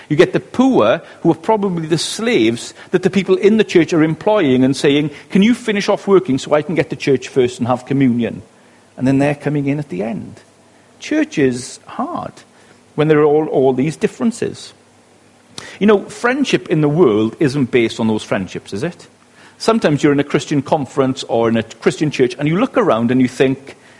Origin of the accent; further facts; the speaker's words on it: Wales, United Kingdom; accent: Welsh; now in Abergavenny, United Kingdom; I'm from West Wales.